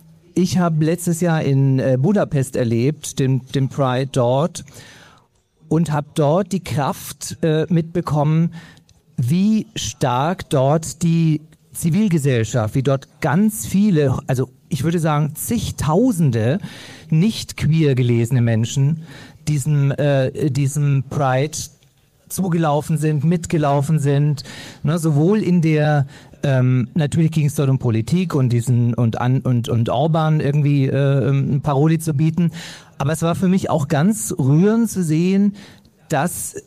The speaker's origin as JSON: {"language": "German", "region": "Berlin", "country": "Germany", "said": "Ich bin aus Berlin."}